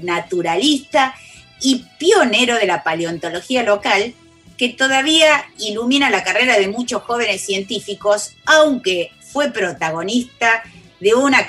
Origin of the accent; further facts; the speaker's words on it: Argentina; es una síntesis de lo que somos los argentinos